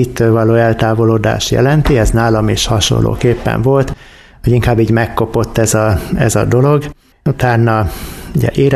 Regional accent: Tázlár, Bács-Kiskun, Hungary; egy kis faluból származom, Tázdárról. Talán sok kiskunhalasi számára ismerős, hogy közelben található. Hát ott nevelkedtem egy egyszerű falusi környezetben. Ott végeztem a általános iskolát

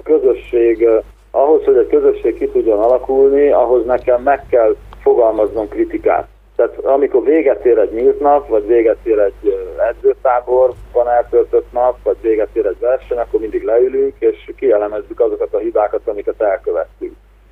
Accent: Hungary; born there; gyakorlatilag én mindent ide kötök be, és ennek köszönhetek, és óriási szerencsének tartom, hogy én ide születtem. Én nem gondolom azt, hogy egy franciának szívedbe kell megvilágosodnia. Én nem gondolom azt, hogy egy magyar embernek Indiába kell zarándokolni

